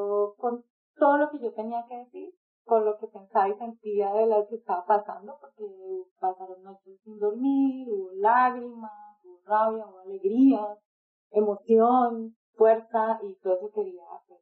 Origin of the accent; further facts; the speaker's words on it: Cali, Valle del Cauca, Colombia; now in Germany; me conecté en el paro otra vez muy intensamente con mi país, porque además soy de Cali